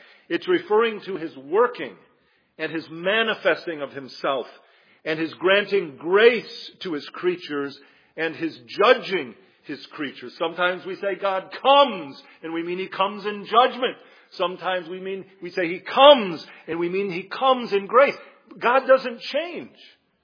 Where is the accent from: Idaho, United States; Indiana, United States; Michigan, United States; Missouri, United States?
Michigan, United States; I never did say this, but I grew up in Western Michigan. I know better.